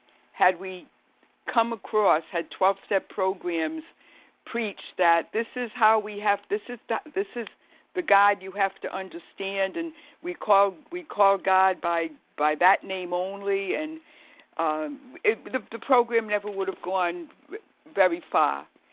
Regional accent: Boston, Massachusetts, United States; I'm recovered compulsive overeater from the Boston area.

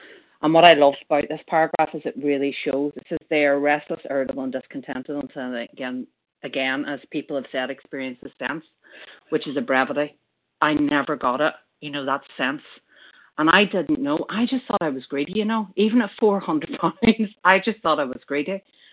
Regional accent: Ireland; now in United Kingdom; recovered, not cured, compulsive overeater. I'm Irish, living in the UK.

